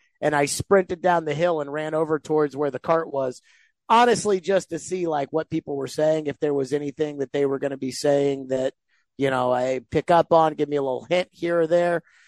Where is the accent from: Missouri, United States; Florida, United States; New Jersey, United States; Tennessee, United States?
Tennessee, United States; we're all looking at each other like, ma'am, we're from Tennessee.